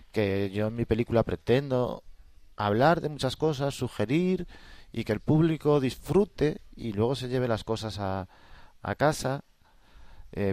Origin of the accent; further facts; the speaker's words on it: Vigo, Galicia, Spain; y yo vengo de Vigo, que es la ciudad de las cuestas.